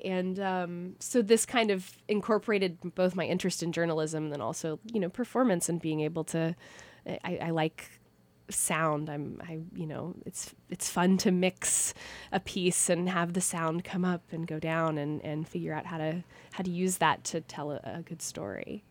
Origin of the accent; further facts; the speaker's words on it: Langley, Oklahoma, United States; I'm 27 and I grew up in Langley, Oklahoma, which is a town of about, I want to say like 800.